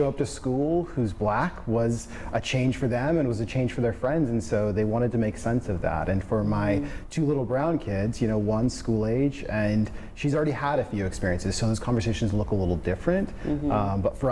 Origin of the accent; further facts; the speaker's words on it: Portland, Oregon, United States; So born and raised in Portland, Oregon, so I'm a hometown kid.